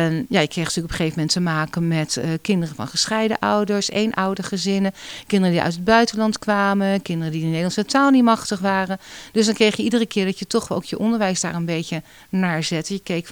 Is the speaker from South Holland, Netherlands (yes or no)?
yes; Rijswijk, South Holland, Netherlands; Nee, ik ben geen Capels. Ik kom uit Rijswijk, bij Den Haag.